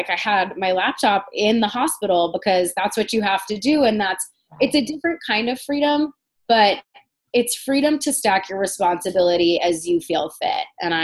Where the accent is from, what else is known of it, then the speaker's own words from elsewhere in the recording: Denver, Colorado, United States; So I'm from Denver, so I have a really good support system and network here.